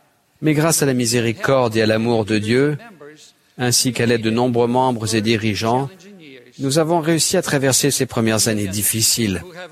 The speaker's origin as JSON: {"language": "French", "country": "Brazil", "said": "J'ai alors décidé de rentrer dans mon pays d'origine, le Brésil, pour y trouver mon épouse."}